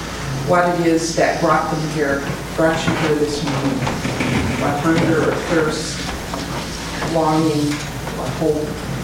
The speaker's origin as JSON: {"language": "English", "town": "Valparaiso", "region": "Indiana", "country": "United States", "said": "I'm from Valparaiso, Indiana."}